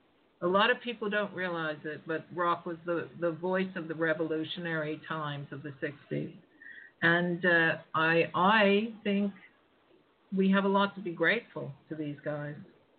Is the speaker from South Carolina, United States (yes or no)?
no; Pittsburgh, Pennsylvania, United States; And I was from Pittsburgh, not London, right?